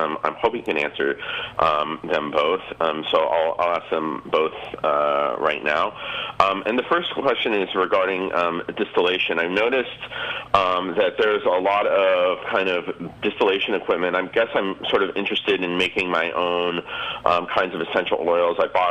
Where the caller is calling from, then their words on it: San Francisco, California, United States; I'm calling from San Francisco.